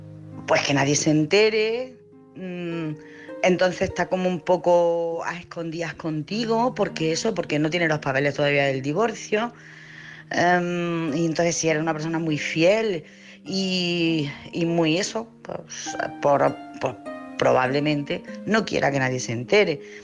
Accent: Jaén, Andalusia, Spain; soy de Jaén.

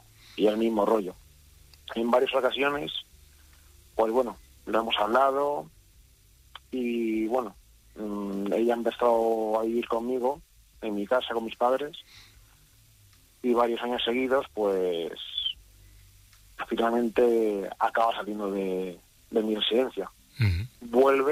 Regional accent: Madrid, Community of Madrid, Spain; yo soy un joven de Madrid, tengo 31 años.

